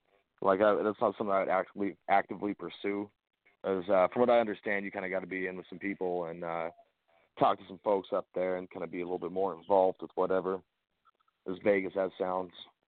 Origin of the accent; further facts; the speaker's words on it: Kansas, United States; born there; I was born in Kansas.